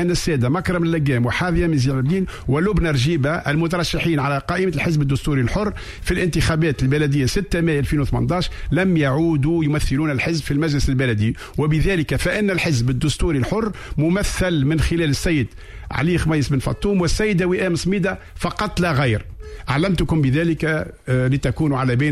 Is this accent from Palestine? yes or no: no; Sousse, Sousse Governorate, Tunisia; في بلدي سوسة